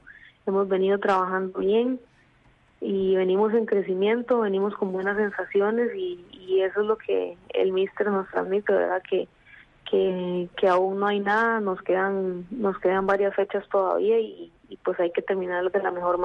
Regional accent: Costa Rica; como costarricenses, como ticos, nos damos el apoyo que necesitamos

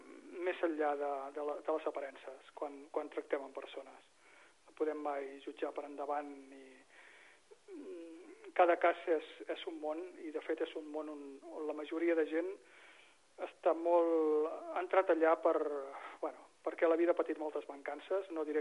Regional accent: Canet de Mar, Catalonia, Spain; also born or lived in Tordera; tinc 56 anys ara. Soc fill de Canet de Mar. On he viscut pràcticament sempre, excepte uns anys que vaig estar visquent a Tordera.

